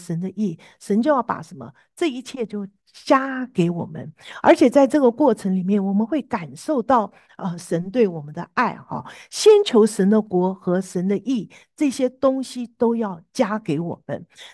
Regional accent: Taiwan; 我们这个从台湾来的，从来没经历过下雪啊

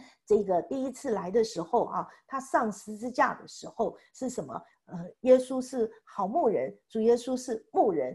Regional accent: China; 那我们中国人，我们有以前啦，我们中国人比较喜欢我们说什么，我们是龙的传人

